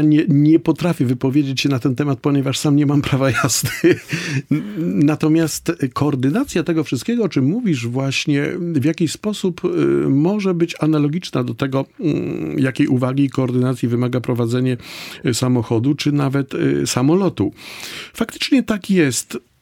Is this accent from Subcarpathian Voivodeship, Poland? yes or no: yes; Rzeszów, Subcarpathian Voivodeship, Poland; z mojego rodzinnego miasta, czyli z Rzeszowa